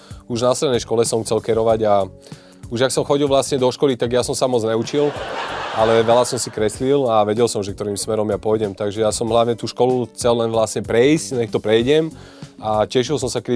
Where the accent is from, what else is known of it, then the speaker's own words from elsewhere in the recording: Bratislava, Bratislava Region, Slovakia; also born or lived in Nová Baňa; tu v Bratislave som sa narodil celý život. Žijem v Bratislave, i keď moja babka, akože takú polku mojho detstva mám na Novej Bani.